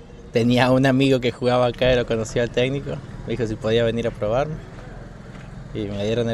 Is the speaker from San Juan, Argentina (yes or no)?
yes; San Juan, Argentina; Soy de San Juan, soy categoría 93, tengo 24 años